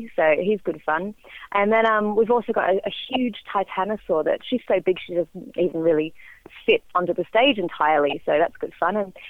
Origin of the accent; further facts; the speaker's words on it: Australia; accent: Antipodean; I'm from Australia